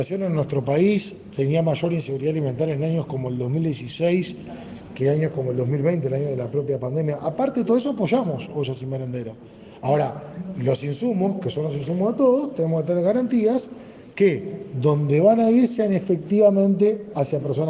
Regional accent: Uruguay; es tan complicado como uruguayos.

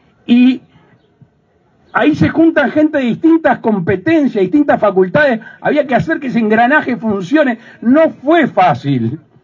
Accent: Uruguay; nos jactamos como uruguayos

